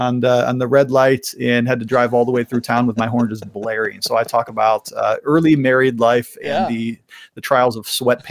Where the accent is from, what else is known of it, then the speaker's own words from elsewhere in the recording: Cuyahoga Falls, Ohio, United States; also born or lived in Akron; I was born in Akron, Ohio, and I grew up in Cuyahoga Falls, Ohio. For me, the best city in the world. Cuyahoga Falls is still my hometown.